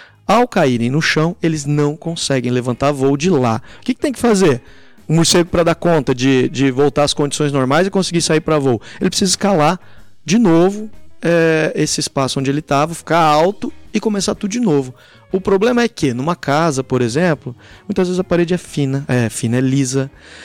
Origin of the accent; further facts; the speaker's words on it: Maringá, Paraná, Brazil; sou de Maringá, me formei em Ciências Biológicas aqui na UEM.